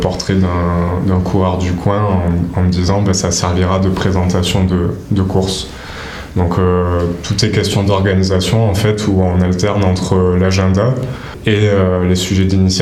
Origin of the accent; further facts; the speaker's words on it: Agen, Nouvelle-Aquitaine, France; parce que je suis originaire d'Agen